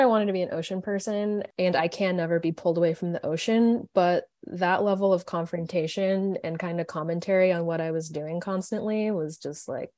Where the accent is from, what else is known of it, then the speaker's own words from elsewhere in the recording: San Clemente, California, United States; For me, like, I already had a context of growing up in San Clemente and seeing a lot of people that didn't look like me in the water.